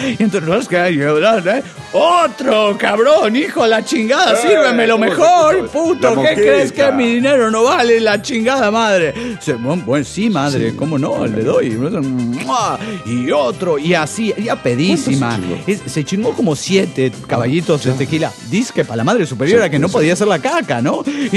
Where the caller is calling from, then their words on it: New Jersey, United States; de New Jersey.